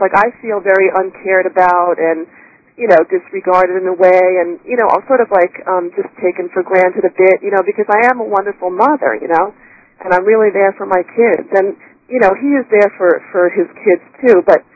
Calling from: Westchester, New York, United States; I'm calling from Westchester.

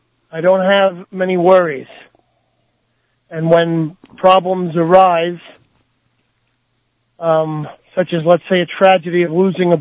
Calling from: Paramus, New Jersey, United States; Hi, Armand. … I'm from Paramus, New Jersey.

